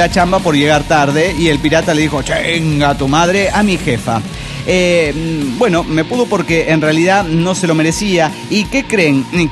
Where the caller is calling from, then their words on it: Puno, Peru; de Puno, Perú.